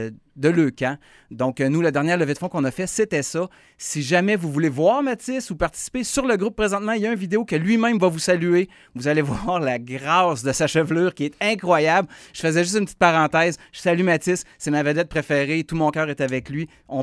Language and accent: French; Saint-Prosper-en-Beauce, Quebec, Canada; est un band de mon village natal de Saint-Prosper-en-Beauce